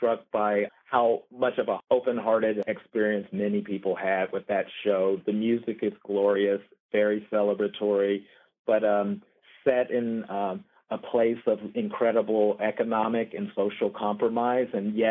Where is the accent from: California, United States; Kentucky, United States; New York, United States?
Kentucky, United States; Frankfort; I am. I grew up in Frankfort, Kentucky, about 50 minutes away from Actors Theater